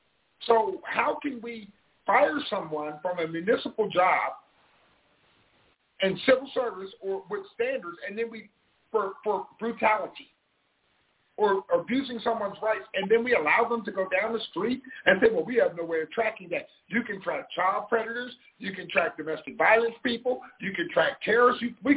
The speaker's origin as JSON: {"language": "English", "town": "Harrisburg", "region": "Pennsylvania", "country": "United States", "tie": "born or raised there", "said": "I recently posted an article that Harrisburg, Pennsylvania, where my hometown"}